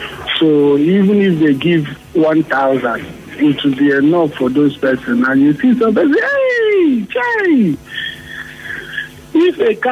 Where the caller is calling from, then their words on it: Opopo, Nigeria; I'm calling from Opopo.